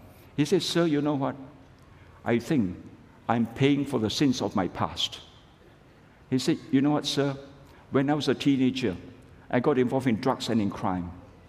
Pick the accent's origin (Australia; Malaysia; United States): Malaysia; I'm a pastor from Malaysia.